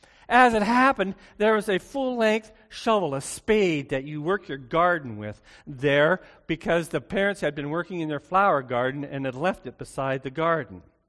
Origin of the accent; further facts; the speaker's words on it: Edmonton, Alberta, Canada; So let's start. I was raised in Edmonton.